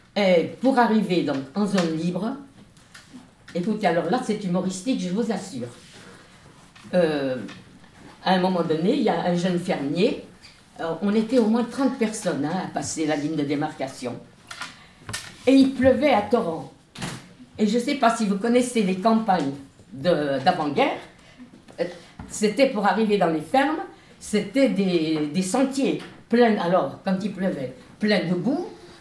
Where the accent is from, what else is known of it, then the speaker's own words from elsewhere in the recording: Nancy, Grand Est, France; Vous savez, je suis de Nancy, c'est une grande petite ville, disons. Hein? Nous habitions en plein centre-ville.